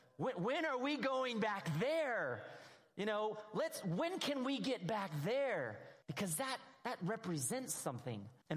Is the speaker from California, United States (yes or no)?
yes; Anaheim, California, United States; So when I was a little kid, I grew up in California. I grew up on the outskirts of Anaheim, California, and we lived up in the foothills.